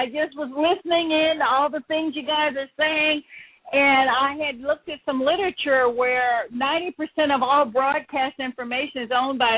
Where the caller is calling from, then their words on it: Orlando, Florida, United States; I'm calling in from Orlando.